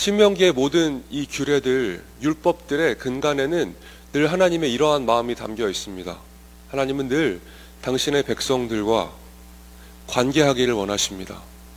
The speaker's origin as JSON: {"language": "Korean", "country": "South Korea", "said": "근데 저희는 알고 있습니다. 한국 사람은 잘 압니다."}